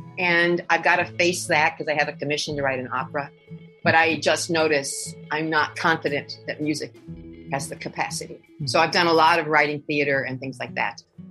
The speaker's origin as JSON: {"language": "English", "country": "United States", "said": "I bumped into a level of blatant sexism in Italy, which assured me that I'm American."}